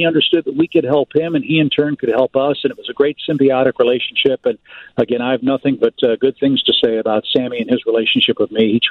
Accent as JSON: {"language": "English", "town": "St. Louis", "region": "Missouri", "country": "United States", "tie": "born or raised there", "said": "I grew up in St. Louis and then worked for the Cubs, so I understand it from both sides."}